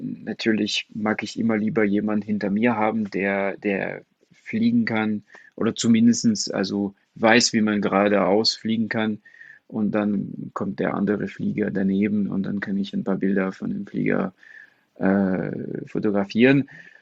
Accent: France; German is a second language; Also remember, ich bin Franzose und Comics sind sehr groß in Frankreich.

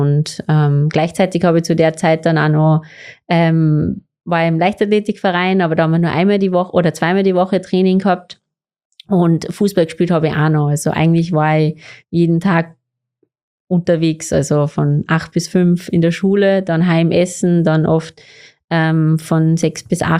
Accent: Austria; Hauptschule und Gymnasium ist bei uns in Österreich eigentlich kein Unterschied.

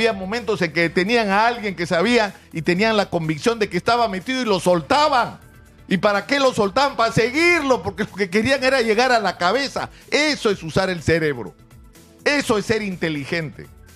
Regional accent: Peru; como los peruanos somos babosos, no creemos esta historia.

